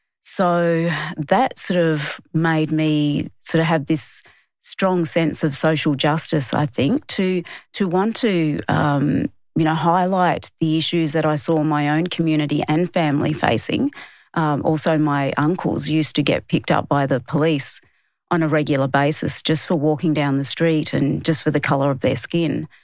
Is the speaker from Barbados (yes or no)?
no; Adelaide, South Australia, Australia; growing up in Adelaide, it was pretty tough. You know, I grew up in the community with my family. My mum and dad separated when I was about 3 years old. So I grew up with my mum, who's Aboriginal. My dad's Dutch. So I grew up around my Aboriginal family